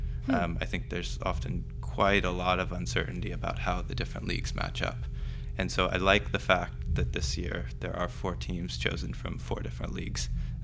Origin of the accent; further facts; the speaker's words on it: Oregon, United States; moved away as an adult; also born or lived in Toronto, Canada / Cambridge; I grew up in Oregon. I went to school there as a kid. I went to Stanford as an undergrad, did computer science, and then upon finishing there, I went over to Toronto for a master's and a PhD.